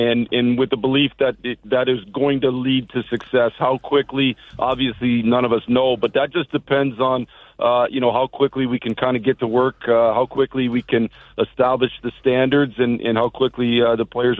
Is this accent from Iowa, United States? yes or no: no; Michigan, United States; I grew up in Michigan